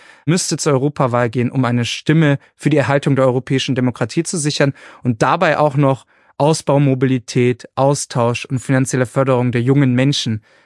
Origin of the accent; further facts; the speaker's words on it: Nuremberg, Bavaria, Germany; hier in der Südstadt, wo ich herkomme